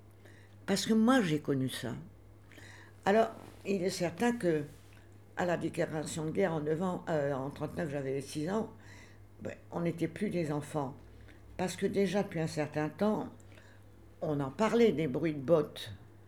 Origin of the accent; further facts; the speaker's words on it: Amiens, Hauts-de-France, France; 8 jours après, ils étaient chez nous à Amiens. Ils ont foutu le feu à la ville. Et là, on a commencé, nous les enfants, à comprendre que c'était pas normal.